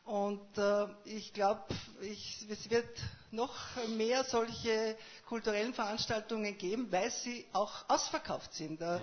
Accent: Linz, Upper Austria, Austria; now in Mühlviertel, Austria; also es dauert schon sehr lange, als Linzer im Müllviertel Fuß zu fassen.

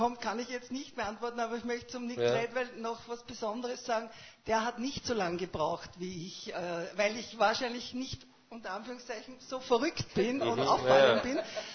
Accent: Linz, Upper Austria, Austria; now in Mühlviertel, Austria; also es dauert schon sehr lange, als Linzer im Müllviertel Fuß zu fassen.

